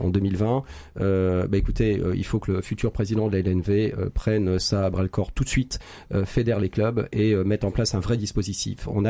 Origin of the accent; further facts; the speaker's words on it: France; Je suis fier, je suis français, j'aime mon pays